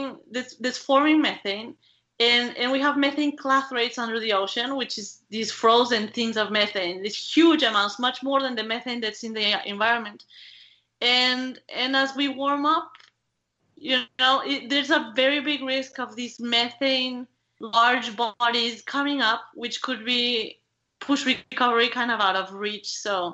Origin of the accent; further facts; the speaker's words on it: Mexico; I am from Mexico, and in Mexico, people love telenovelas.